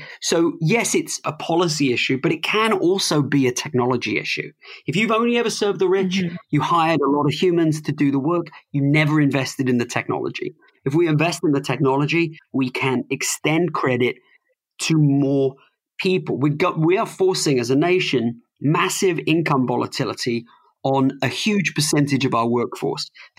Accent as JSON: {"language": "English", "country": "United Kingdom", "said": "I mean, I'm a Brit, right?"}